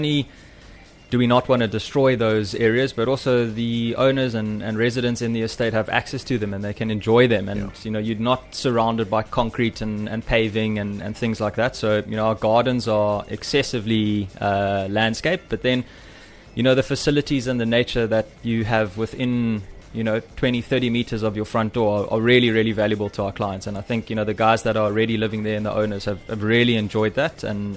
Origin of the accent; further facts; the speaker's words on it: South Africa; obviously, as a South African, everyone loves to braai and enjoy that outdoor space.